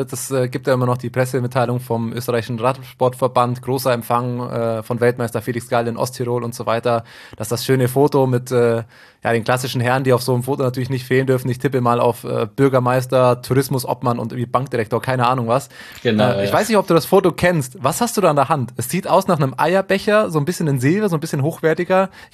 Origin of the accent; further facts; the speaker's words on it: Bavaria, Germany; Ich komme aus dem Allgäu, das ist jetzt der österreichischen oder der Tiroler Kultur nicht ganz so weit weg.